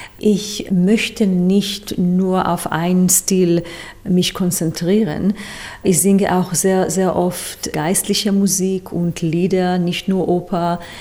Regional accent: Israel; German is a second language; Ich komme aus Israel, das ist meine Heimat. Ich verbringe aber viel Zeit in Wien und in den letzten Jahren auch in London.

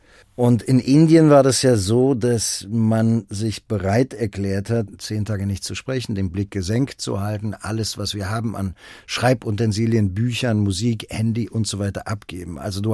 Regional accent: Berlin, Germany; weil ich bin ja in Kreuzberg aufgewachsen

